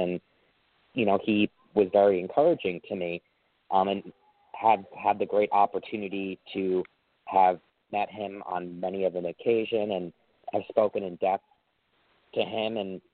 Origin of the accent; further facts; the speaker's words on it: Westbury, New York, United States; Born and raised in Nassau County in Westbury and ran for school board. I'm 25 years old.